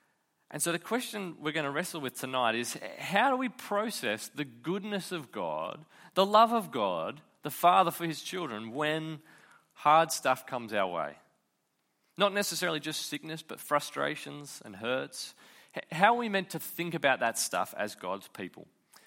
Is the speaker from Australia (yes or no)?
yes; North Gosford, New South Wales, Australia; North Gosford, that's where I grew up. Let's rag on my hometown. So just a nothing town